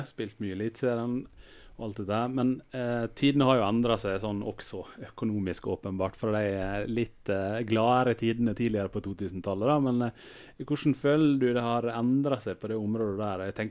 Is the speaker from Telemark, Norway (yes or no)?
no; Møre og Romsdal, Norway; vi er jo sunnmøringer, vi holder igjen på pengene